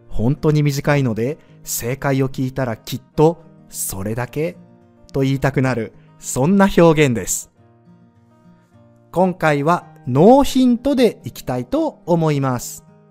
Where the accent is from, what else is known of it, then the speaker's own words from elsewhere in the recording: Osaka, Japan; 僕は大阪人なのに話にオチがないので